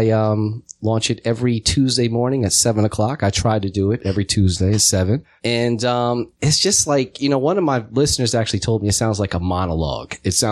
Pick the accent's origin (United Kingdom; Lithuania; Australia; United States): United States; Montclair, New Jersey; I am from Montclair, New Jersey, born and raised.